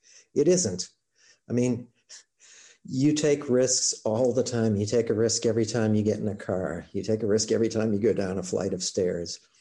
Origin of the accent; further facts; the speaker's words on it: Ireland; I'm Irish, so, you know, I like a fight.